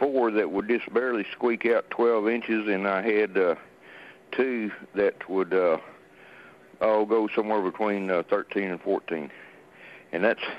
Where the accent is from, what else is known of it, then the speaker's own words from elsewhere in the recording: New Mexico, United States; Kind of one of them, where I was raised there in New Mexico, might be one of them kind of a learning curve.